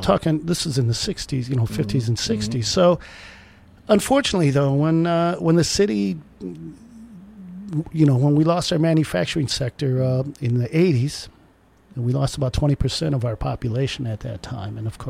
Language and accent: English; Racine, Wisconsin, United States; born and raised in Racine, Wisconsin, over there on the southeast side, mm-hmm. Right in between Milwaukee and Chicago.